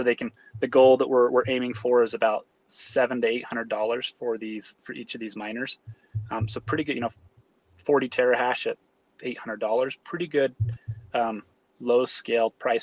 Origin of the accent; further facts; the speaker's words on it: Idaho, United States; my hometown in Idaho, 3,000 people, everybody goes to church.